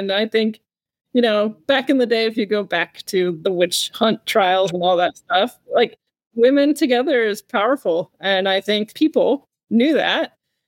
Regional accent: United States; me being a veteran as well, you know, I'm American

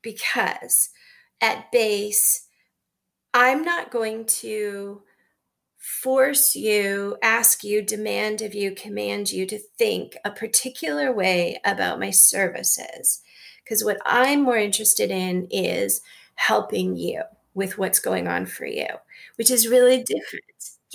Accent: Canada; I need to disclose something. I'm Canadian.

